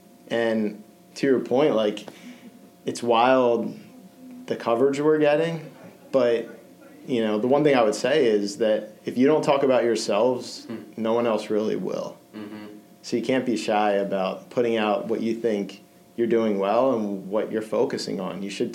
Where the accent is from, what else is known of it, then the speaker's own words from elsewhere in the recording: Lancaster, Pennsylvania, United States; I grew up in Lancaster, so about hour and a half west of Philadelphia. I went to college in Virginia